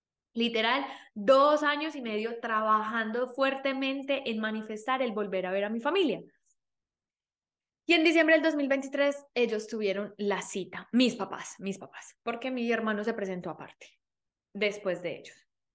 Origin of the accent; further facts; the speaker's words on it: Colombia; moved away; desde que salí de Colombia. Yo, el día que me fui de Colombia